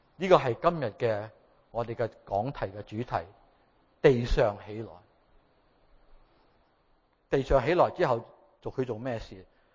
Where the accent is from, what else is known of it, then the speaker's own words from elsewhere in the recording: China; 我哋冇一个人，我哋中国人，我哋冇一个人会话咩坐喺地下嘅